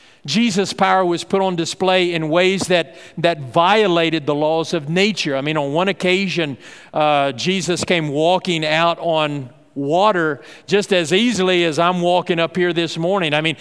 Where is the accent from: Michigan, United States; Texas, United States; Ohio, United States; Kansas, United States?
Texas, United States; because I grew up out in West Texas, where a lot of times it never did rain back then, you know, and when you're a farmer in West Texas, you believe in the power of God to send rain.